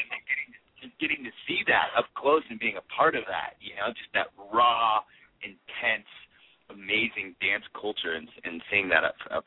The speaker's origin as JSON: {"language": "English", "region": "California", "country": "United States", "tie": "born or raised there", "said": "I grew up near San Francisco, so my parents used to take me to the Orpheum Theater in San Francisco"}